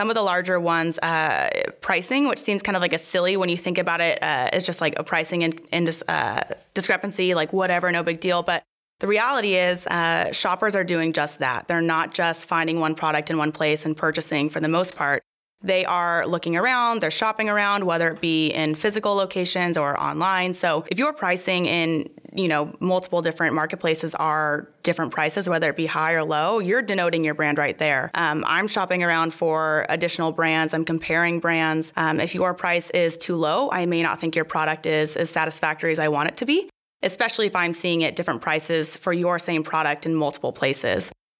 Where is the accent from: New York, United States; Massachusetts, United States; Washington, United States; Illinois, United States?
Washington, United States; Spokane; So I grew up in Spokane, which is where eTales is located, and went over to Seattle for school at UW, which I loved.